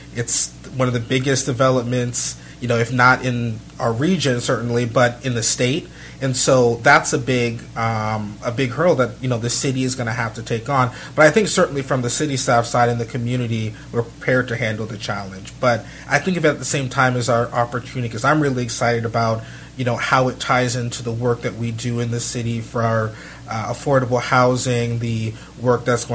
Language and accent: English; Ocala, Florida, United States; also born or lived in Maryland; So I was born in Silver Spring, Maryland, but I grew up in Ocala, Florida, so spent most of my life there.